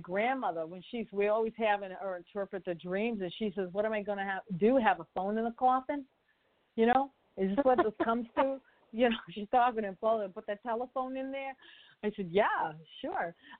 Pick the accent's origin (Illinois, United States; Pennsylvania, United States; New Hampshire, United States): New Hampshire, United States; accent: southern; Hey, listen, I'm from New Hampshire. You know, I'm from New Hampshire. I've got a southern accent, and I sound like I'm from the Bronx at times.